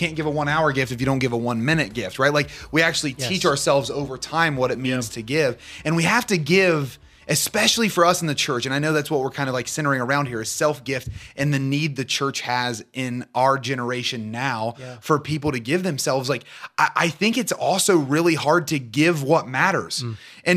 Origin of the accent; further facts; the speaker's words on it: Portsmouth, Ohio, United States; I am from Portsmouth, yeah. Ohio, born and raised.